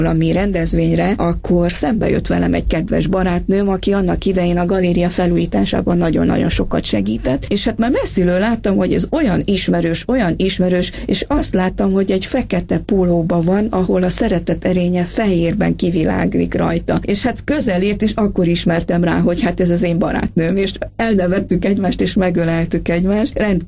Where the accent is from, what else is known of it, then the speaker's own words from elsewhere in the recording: Transylvania, Romania; És ami még a szívem csücske, az éppen a szülőföldem, Erdély